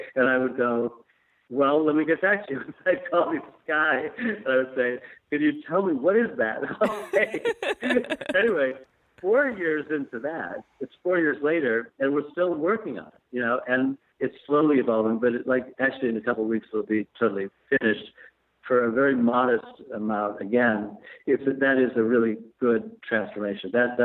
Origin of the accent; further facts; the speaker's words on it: Chicago, Illinois, United States; I'm 70, so I was born in 1949, and I was born in Chicago.